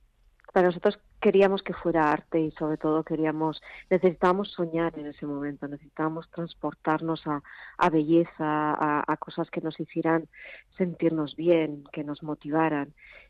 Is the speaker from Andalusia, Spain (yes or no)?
no; Zumaia, Basque Country, Spain; las imágenes donde estoy yo están grabadas en la playa de mi pueblo natal, en Zumaya.